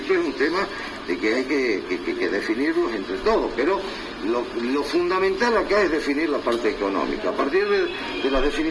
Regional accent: Tucumán, Argentina; Nosotros como tucumanos

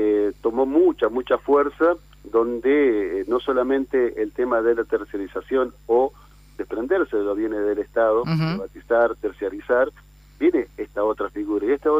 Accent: Argentina; el derecho que tenemos como trabajadores y trabajadoras, fundamentalmente como argentinos.

